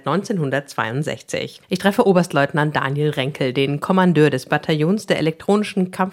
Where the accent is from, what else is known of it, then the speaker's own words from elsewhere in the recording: Frankenberg, Hesse, Germany; Ich bin heute für Sie in meiner Heimatstadt Frankenberg-Eder unterwegs.